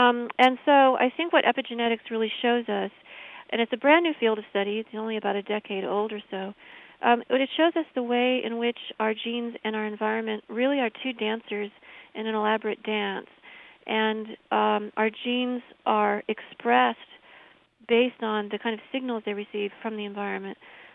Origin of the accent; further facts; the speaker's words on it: Champaign, Illinois, United States; born there; I was born in Champaign. I'm looking forward very much to coming home.